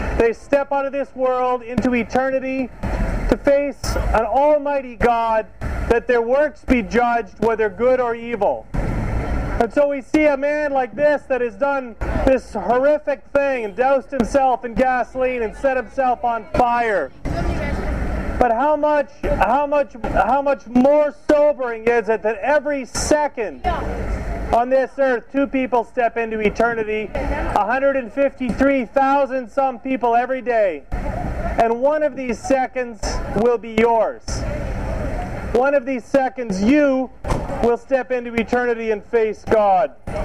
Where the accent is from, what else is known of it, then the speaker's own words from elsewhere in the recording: Northern Canada, Canada; a news story from my hometown, way up in the frozen north of Canada